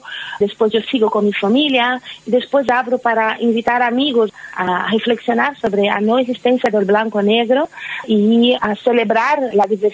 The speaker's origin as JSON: {"language": "Spanish", "region": "Rio de Janeiro", "country": "Brazil", "lives_now": "Madrid, Spain", "said": "siempre digo que ahora yo soy carioca, porque carioca son los que nacen en Río de Janeiro. Yo me he transformado ya en madrioca. Ya tengo tanto tiempo en España que ya soy un poquito madrileña."}